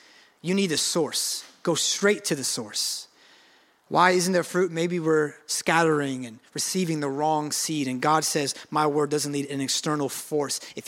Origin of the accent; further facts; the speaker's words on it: Oakland, California, United States; Now, I'm not a farmer. I'm from Oakland, okay? I'm not sure if we have farms in Oakland.